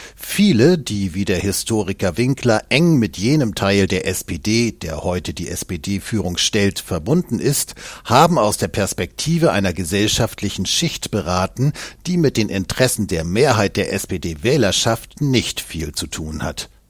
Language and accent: German; Hesse, Germany; Als Hesse weiß ich davon, ein Lied zu singen.